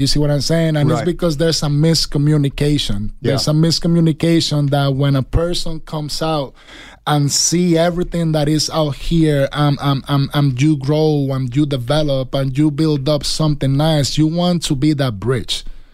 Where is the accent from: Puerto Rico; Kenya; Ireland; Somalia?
Puerto Rico; English is a second language; You guys excuse, because I'm Puerto Rican. My accent sometimes